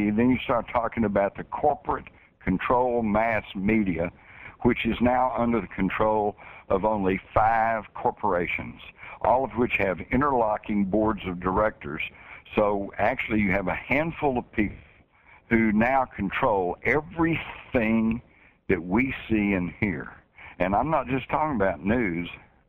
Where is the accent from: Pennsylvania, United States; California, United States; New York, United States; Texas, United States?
Texas, United States; Hell, Mike, when I was a kid growing up in Texas, we took guns to school